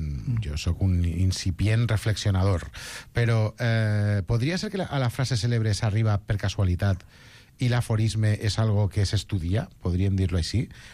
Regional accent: Valencian Community, Spain; Jo soc castellonenc.

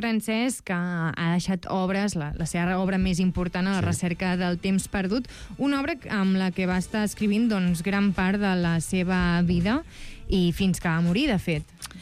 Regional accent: Santa Coloma de Farners, Catalonia, Spain; de fet, va néixer, ni més ni menys, a Santa Coloma de Farners, al meu poble.

